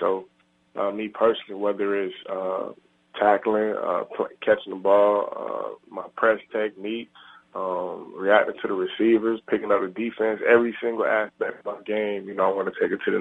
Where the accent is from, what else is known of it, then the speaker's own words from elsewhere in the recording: Florida, United States; You know, just being from South Florida, growing up in South Florida, and playing for the Miami Hurricanes, you know, you naturally develop that competitive fire.